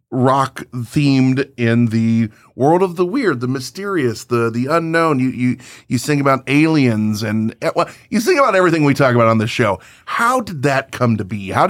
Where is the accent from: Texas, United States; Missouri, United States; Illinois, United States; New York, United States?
Illinois, United States; We find out, oh, yeah, we're from Chicagoland.